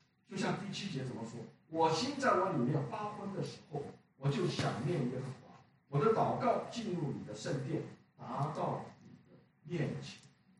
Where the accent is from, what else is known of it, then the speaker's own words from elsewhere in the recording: China; 我们中国人有句成语，不撞南墙不回头